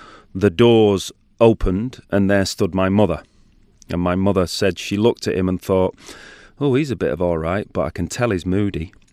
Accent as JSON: {"language": "English", "country": "United Kingdom", "said": "It was a huge challenge for a British actor to be totally surrounded by American actors"}